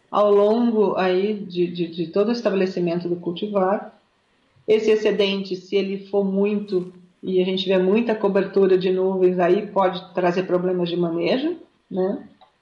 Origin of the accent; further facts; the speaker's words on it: Paraná, Brazil; Eu vim do norte do Paraná.